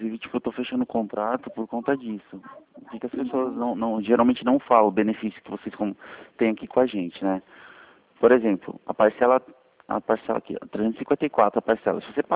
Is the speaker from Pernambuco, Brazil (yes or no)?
no; São Paulo, Brazil; sou daqui da região de São Paulo.